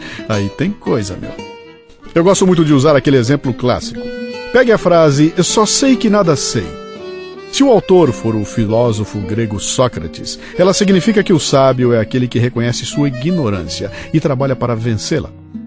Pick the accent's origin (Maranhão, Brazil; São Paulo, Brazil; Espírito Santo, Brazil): São Paulo, Brazil; Bauru; eu sou de Bauru e falo porta. E cada vez que aparece um R e eu posso falar re, eu faço questão.